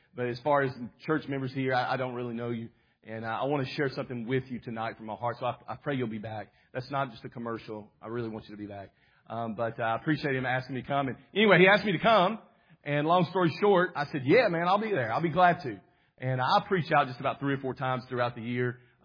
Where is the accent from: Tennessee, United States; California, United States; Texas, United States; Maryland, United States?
Tennessee, United States; Dixon; now in Jamestown, United States; I was born and raised in Dixon, Tennessee, so I'm a Tennessean. All right, and over on the west side of Tennessee. And I now live in Jamestown, Tennessee.